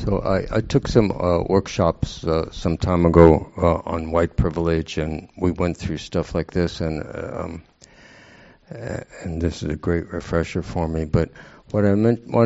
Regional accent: United States; born there; because I was born white in America

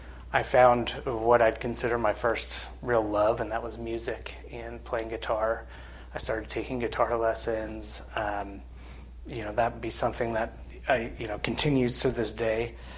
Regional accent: Long Island, New York, United States; So as many of you know, I'm not from here. I grew up on Long Island, New York, a land of bagels and pizza and lots of stereotypes that are mostly true about Long Island, New York, but also a beautiful place.

